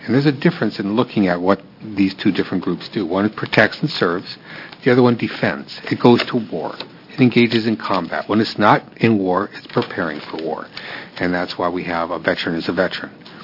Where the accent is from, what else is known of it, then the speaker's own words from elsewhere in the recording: North Dakota, United States; I was born and raised in North Dakota